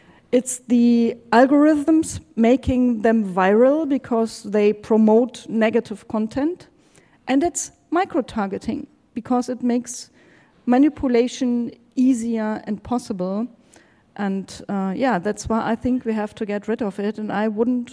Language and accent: English; East Germany, Germany; English is a second language; And I was raised in East Germany. I was a student there during East German times.